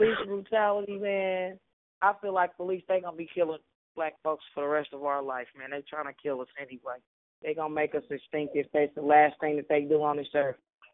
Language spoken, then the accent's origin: English; Indianapolis, Indiana, United States; now in Tulsa, United States; I'm in Tulsa, Oklahoma, but I'm from Indianapolis, Indiana.